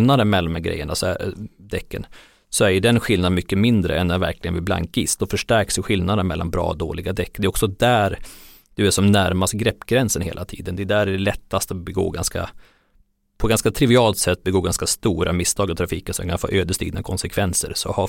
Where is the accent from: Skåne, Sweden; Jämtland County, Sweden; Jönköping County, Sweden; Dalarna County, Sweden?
Jämtland County, Sweden; Jag kommer från Jämtland och åker ofta upp till fjällen